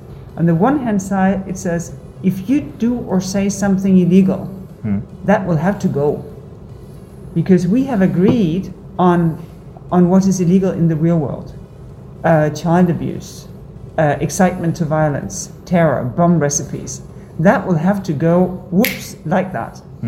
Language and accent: English; Denmark; English is a second language; For instance, in my home country, Denmark, we have a quite robust public debate.